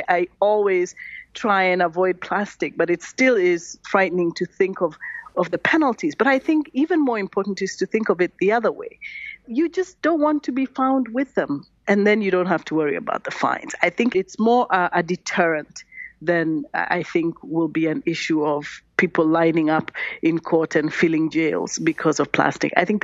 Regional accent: Kenya; as a Kenyan, as a Kenyan who has traveled quite a bit around my country

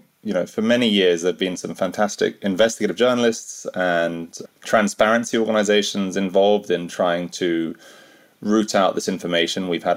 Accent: United Kingdom; at least as a Brit looking at this closely the last few months

